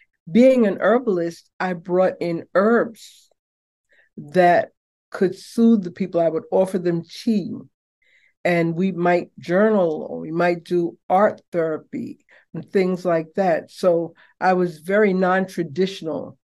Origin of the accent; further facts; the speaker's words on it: Brooklyn, New York, United States; also born or lived in Harlem / New Jersey; I was born in Harlem. And my mother moved to Brooklyn upon getting married. And I've lived in Brooklyn, save for about 3 years where I lived in Jersey for a while. But yeah, Brooklyn, I would say, is my home.